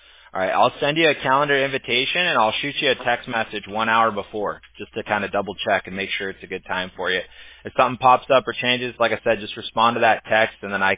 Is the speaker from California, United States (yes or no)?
yes; California, United States; Yeah, well, I grew up in Orange County, so. Yeah, I grew up in Surf City